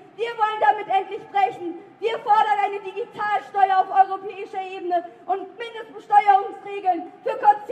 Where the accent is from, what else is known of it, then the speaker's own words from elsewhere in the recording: Düsseldorf, North Rhine-Westphalia, Germany; ich komme gerade aus Düsseldorf, meiner Heimatstadt.